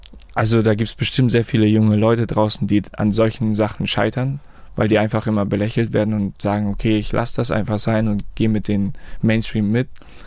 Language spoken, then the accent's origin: German; Harrislee, Schleswig-Holstein, Germany; Ich bin hier in Flensburg, also ich komme aus Harrislee